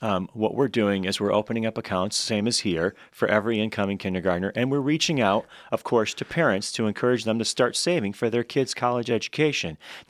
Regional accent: Muskegon, Michigan, United States; I am. I grew up in Muskegon.

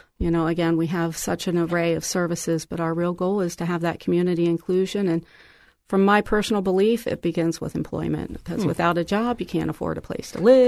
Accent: Pennsylvania, United States; I was not able to get the program implemented in my home state of Pennsylvania.

